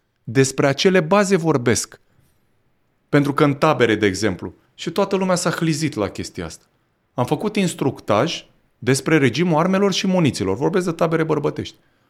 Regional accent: Romania; Noi nu suntem nici ruși, nici elvețieni, nici britanici, nici francezi. Noi suntem români.

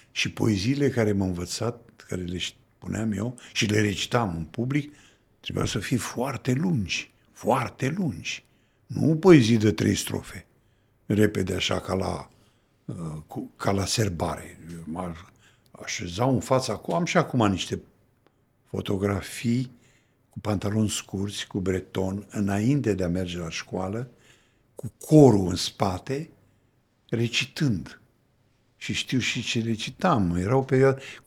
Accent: Călimănești, Vâlcea County, Romania; când eram în liceu, venea o mașină de la Pitești, după dialog la distanță, mă remarcasem, eram recitatorul din Călimănești

